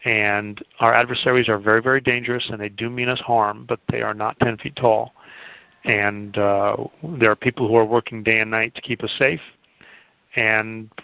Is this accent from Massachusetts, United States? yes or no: yes; Boston, Massachusetts, United States; I'm from Boston originally